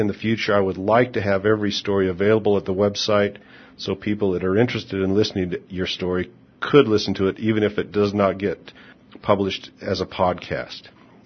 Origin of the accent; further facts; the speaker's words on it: United States; and I'm from America, the United States.